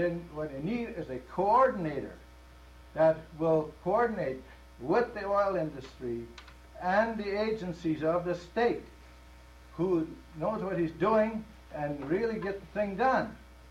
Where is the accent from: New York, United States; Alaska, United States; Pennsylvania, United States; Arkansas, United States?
Alaska, United States; I am from the Kenai Peninsula.